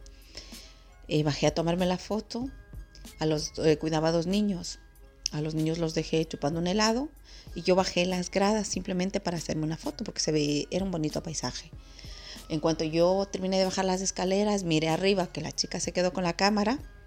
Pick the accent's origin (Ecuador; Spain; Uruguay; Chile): Ecuador; moved away; regresar a Ecuador, pero hasta que llegué el año pasé por una experiencia muy, muy triste, pues en mi pueblo.